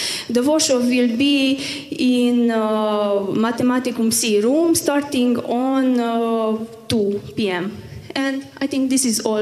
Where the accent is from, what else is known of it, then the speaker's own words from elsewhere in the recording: Tel Aviv, Tel Aviv District, Israel; English is a second language; I'm from Tel Aviv, Europe